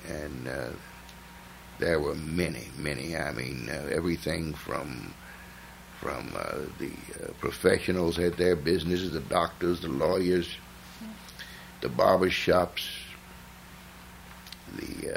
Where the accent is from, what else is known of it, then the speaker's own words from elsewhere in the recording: North Carolina, United States; I grew up on Grove Street, South Grove, right at the intersection of what's now known as Hilliard Avenue.